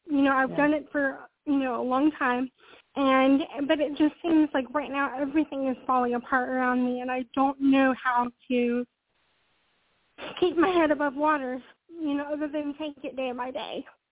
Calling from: Charlotte, North Carolina, United States; I'm calling from North Carolina.

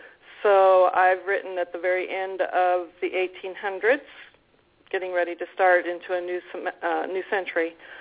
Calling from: Missouri, United States; I'm calling from Southwest Missouri.

